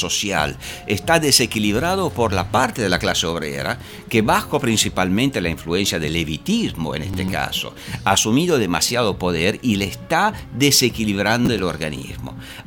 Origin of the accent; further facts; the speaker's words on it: Italy; Yo vengo de Italia, hemos tenido 20 años de berlusconismo, y sé bien qué significa.